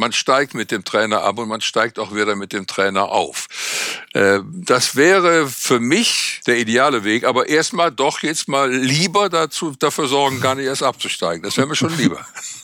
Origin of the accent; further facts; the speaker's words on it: Cologne, North Rhine-Westphalia, Germany; Was würde ich als Kölner sagen?